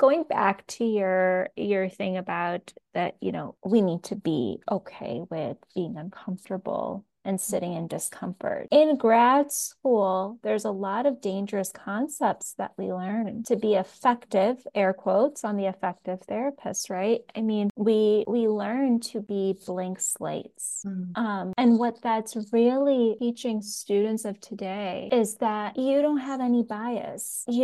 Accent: United States; I think oftentimes just as a Pakistani American who has a father who is very much so a perfectionist

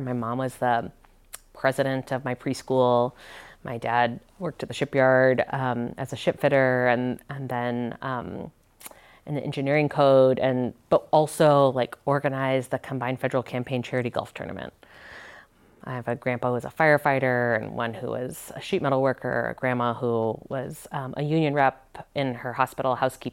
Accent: Port Orchard, Washington, United States; Well, I grew up across the Tacoma Narrows Bridge on the Kitsap Peninsula. I grew up in Port Orchard and the house my mom grew up

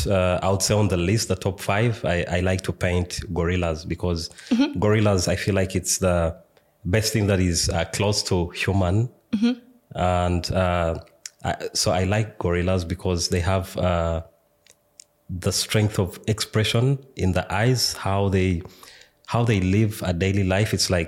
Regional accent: Uganda; now in Austria; I come from Uganda originally, but I've been living in Austria since 2020.

